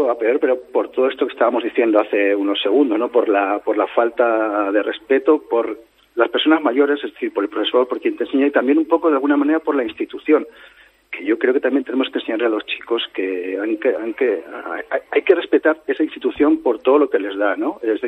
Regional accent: Arnedo, La Rioja, Spain; Yo trabajé siempre en Navarra. Soy riojano, de Arnedo, pero he trabajado siempre en institutos navarros.

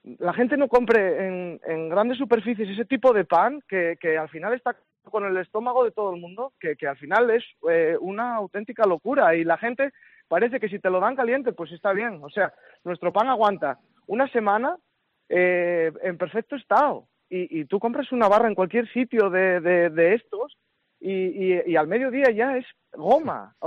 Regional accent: Borracán, Asturias, Spain; soy de Borracán, de un pueblo de Cangas de Narcea

